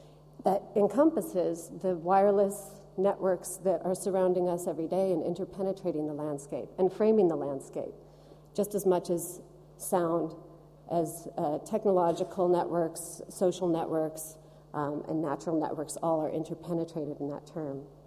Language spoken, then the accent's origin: English; Colorado, United States; As Paul said, I'm from Colorado originally, so the mountains were my first inspiration in working with landscape as a compositional palette.